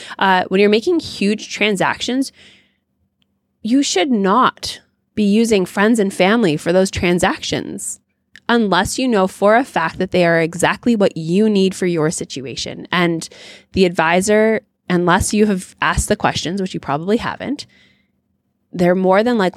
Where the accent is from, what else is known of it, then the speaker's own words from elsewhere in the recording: Canada; Not only do I have real estate, investment accounts, a Canadian husband, I'm Canadian as well.